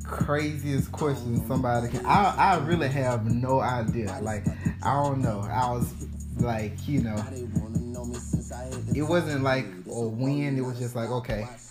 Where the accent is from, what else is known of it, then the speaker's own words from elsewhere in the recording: Selma, Alabama, United States; now in Birmingham, United States; I just lived in New York a short time. But I'm from Selma. And then I moved up here in Birmingham in 2012.